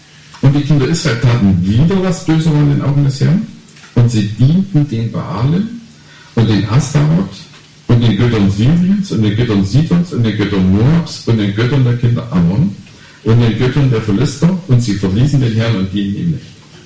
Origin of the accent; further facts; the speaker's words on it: East Germany, Germany; Ich bin 30 Jahre in der DDR aufgewachsen.